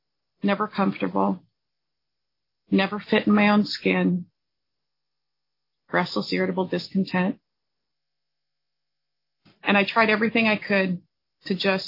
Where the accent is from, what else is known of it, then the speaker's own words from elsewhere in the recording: Illinois, United States; I grew up in the Midwest, one of the little northwest suburbs of Chicago.